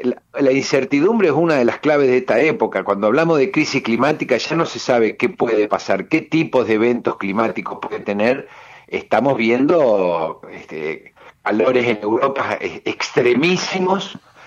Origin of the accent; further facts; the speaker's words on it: Argentina; somos los argentinos, en un país enorme, lleno de bienes naturales.